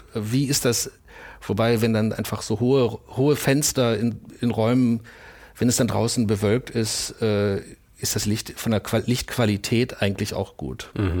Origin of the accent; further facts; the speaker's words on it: Bielefeld, North Rhine-Westphalia, Germany; ich komme aus Bielefeld